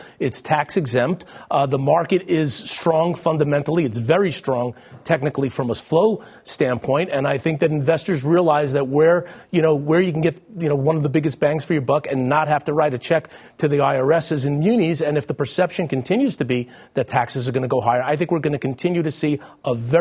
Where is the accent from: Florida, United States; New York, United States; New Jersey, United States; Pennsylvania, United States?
New Jersey, United States; There's a lot of debt in my home state of New Jersey.